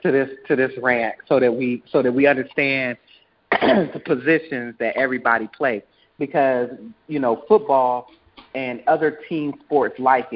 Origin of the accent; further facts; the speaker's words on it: Ohio, United States; listen, I'm from Ohio. And a longtime Cleveland Browns fan, all the way from the early 80s.